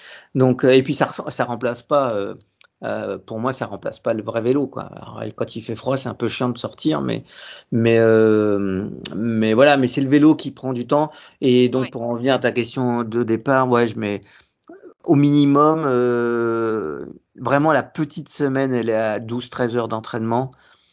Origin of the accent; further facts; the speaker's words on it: Saint-Germain-en-Laye, Île-de-France, France; Et maintenant je suis à Saint-Germain-en-Laye, au club de triathlon de Saint-Germain-en-Laye, parce que je suis de Saint-Germain-en-Laye.